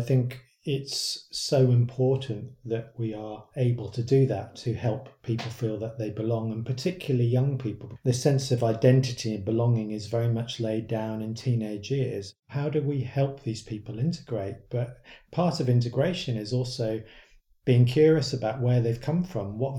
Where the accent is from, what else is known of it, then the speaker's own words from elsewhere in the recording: United Kingdom; being a British kid from a town where I didn't even think there was an ice rink, frankly, I didn't know the faintest thing about ice hockey, and I couldn't skate.